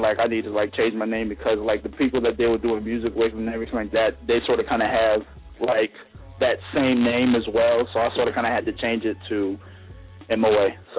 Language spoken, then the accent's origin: English; Richmond, Virginia, United States; I am from Richmond, Virginia. Born